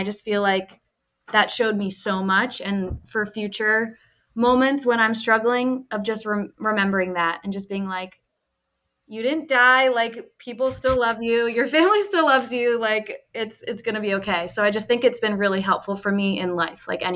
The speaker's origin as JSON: {"language": "English", "town": "Havertown", "region": "Pennsylvania", "country": "United States", "tie": "born or raised there", "also_born_or_lived": "Ireland", "said": "So my dad is from there and I grew up there. So I was born in Havertown, Pennsylvania. And after I was born, we moved to Ireland and like all my family and stuff is from there."}